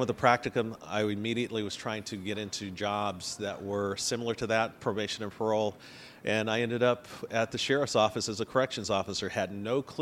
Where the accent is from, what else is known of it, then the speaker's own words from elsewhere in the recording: Tuskegee, Alabama, United States; I come by way of Tuskegee, Alabama.